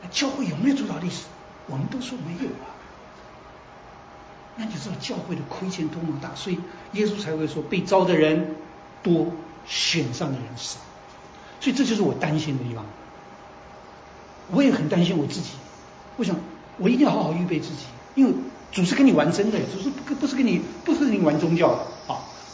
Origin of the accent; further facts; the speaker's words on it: China; 那我们中国人说